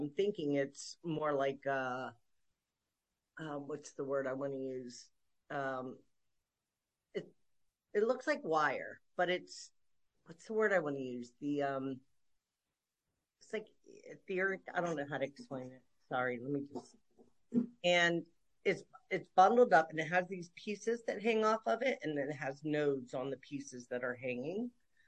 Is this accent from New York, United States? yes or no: no; Takoma Park, Maryland, United States; I was born and raised in Maryland and born at the Tacoma Park Washington and Venice Hospital, which was called Sanctuary back then.